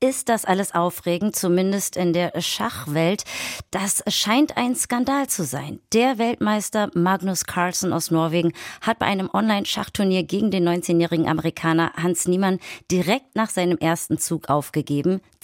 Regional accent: Berlin, Germany; Ich bin auch Berlinerin

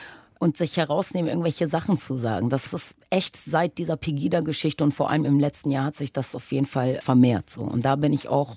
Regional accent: Germany; born or raised there; also born or lived in Caribbean

